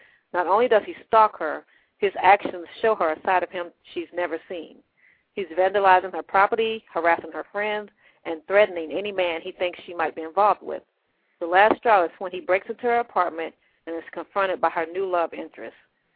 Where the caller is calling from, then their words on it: St. Petersburg, Florida, United States; I'm calling from Florida, St. Petersburg.